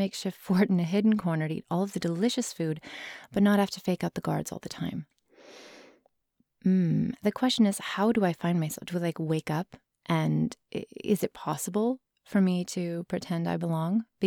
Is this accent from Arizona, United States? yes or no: yes; Arizona, United States; When I was a kid, we grew up in Arizona and we had no air conditioning because my parents did not have a lot of money when we were growing up.